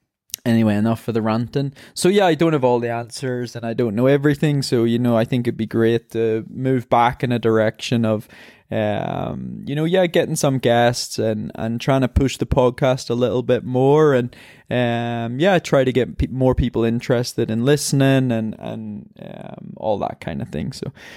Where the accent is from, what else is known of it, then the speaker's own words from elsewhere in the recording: Ireland; I'm an Irish marathon runner.